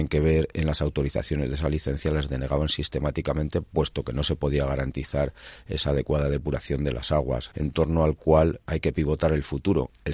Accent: Consuegra, Castilla-La Mancha, Spain; aquellas cosas que nos identifican como consaurenses y como castellano-manchegos

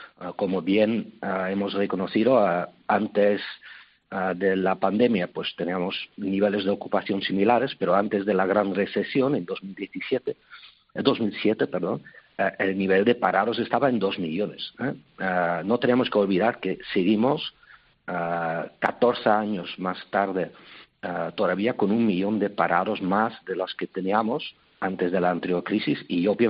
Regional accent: Netherlands; Spanish is a second language; now in Spain; En los próximos meses tenemos que evitar que podamos tener que tomar medidas como está tomando mi país natal, ¿no? Holanda

